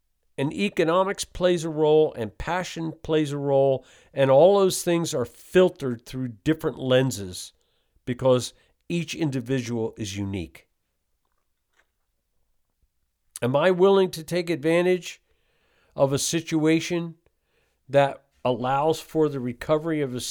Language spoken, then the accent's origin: English; East Coast, United States; My goodness, you could tell I'm from the East Coast.